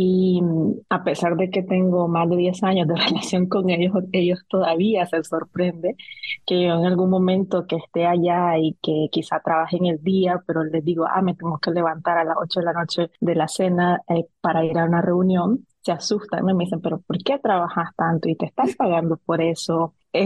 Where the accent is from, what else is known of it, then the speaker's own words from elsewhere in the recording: Masaya, Nicaragua; soy una profesional nicaragüense, mi ciudad es Masaya, en Nicaragua